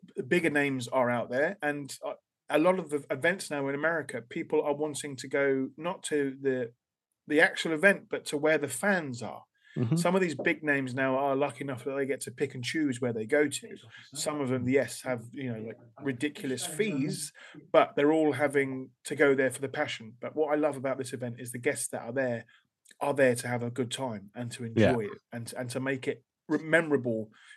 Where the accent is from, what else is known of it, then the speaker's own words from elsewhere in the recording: Portsmouth, South East England, United Kingdom; this is a huge comic book event in my hometown. And I think it was from that moment on that this love relationship that I had for Portsmouth Comic Con blossomed.